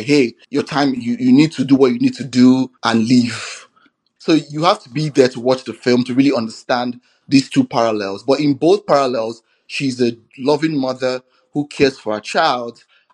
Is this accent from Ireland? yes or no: no; Nigeria; now in Bozeman, United States; It draws from this folklore back in my tribe. I'm Igbo from Nigeria.